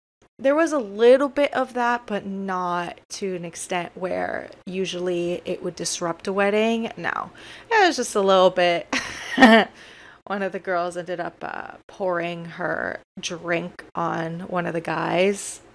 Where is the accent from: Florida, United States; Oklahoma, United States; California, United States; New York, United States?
Florida, United States; it's kind of unfortunate because I grew up in Florida